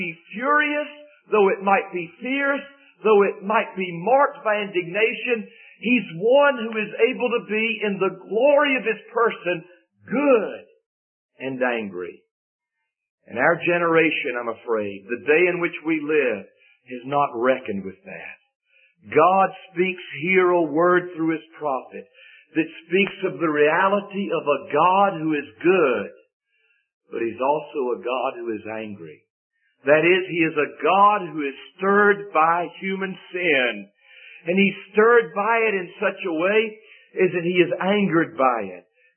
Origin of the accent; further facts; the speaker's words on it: the South, United States; I've heard the expression throughout my years, at least growing up in the South